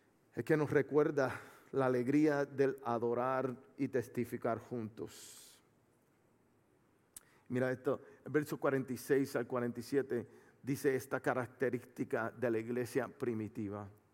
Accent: Puerto Rico; also born or lived in Florida; now in Texas, United States; Cuando llegamos aquí a Texas, nosotros no somos de aquí, somos de la Florida, originalmente de Puerto Rico. Y cuando llegamos aquí a Texas, llegamos el 31 de diciembre del 2022.

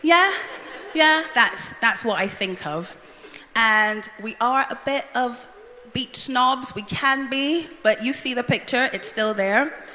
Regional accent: Barbados; now in United Kingdom; So I am from Barbados. As Hannah said, I've been in the UK in some capacity since 2010.

